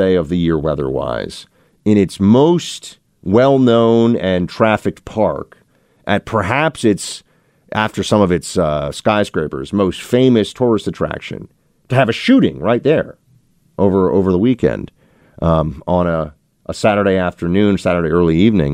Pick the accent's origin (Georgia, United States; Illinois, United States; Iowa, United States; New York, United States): New York, United States; I was somebody who went to the city of Chicago. I'm a New Yorker.